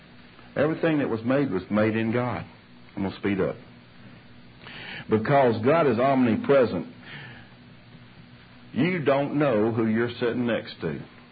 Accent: Louisiana, United States; Now, that's a little out of context, but y'all have to excuse me because I'm from Louisiana.

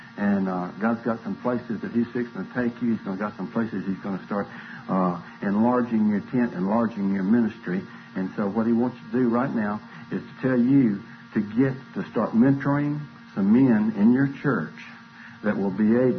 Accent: Alabama, United States; born there; I was born in Alabama, and I repented.

